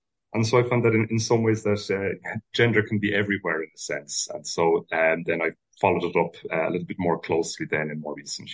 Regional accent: Ireland; I mean, I'm from Ireland

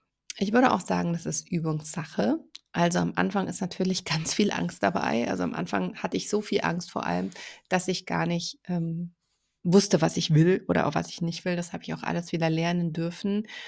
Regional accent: Munich, Bavaria, Germany; ich bin ja aus München

